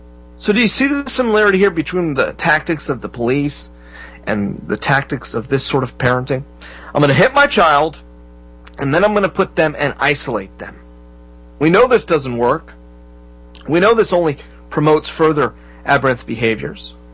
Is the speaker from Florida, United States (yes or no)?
yes; Florida, United States; in Okeechobee, Florida, all the way in Florida, ladies and gentlemen, my home state of Florida